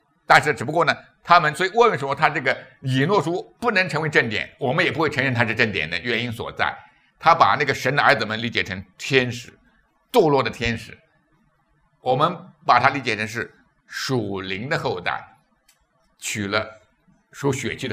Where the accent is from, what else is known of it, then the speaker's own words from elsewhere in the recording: China; 我们中国文化里面很多东西真的不是很好的